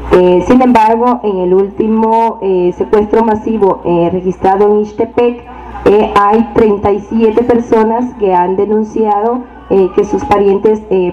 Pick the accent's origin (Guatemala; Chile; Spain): Guatemala; En esta caravana nosotros como guatemaltecos somos 58 personas